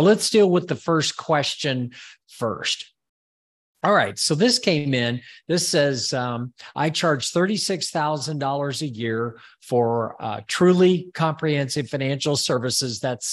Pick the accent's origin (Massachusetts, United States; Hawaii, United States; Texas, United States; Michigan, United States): Texas, United States; Call me skeptical. I am from South Texas.